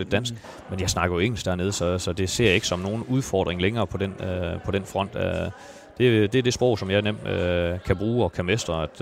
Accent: Haverslev, North Denmark Region, Denmark; now in Holstebro, Denmark; Så jeg har boet herovre i Holstebro nu i 17-18 år, men jeg er nordjyde. Altså jeg har stået som dreng på Aalborg Stadion, Himmerlænding fra Haverslev. 40 km syd for Aalborg, så jeg er nordjyde i hjertet der.

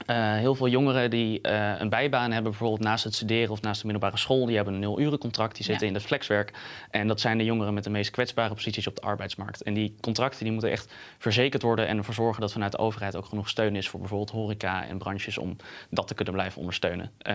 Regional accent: Utrecht, Netherlands; Ik kom uit Utrecht en de huizenmarkt in Utrecht voor studenten is dramatisch.

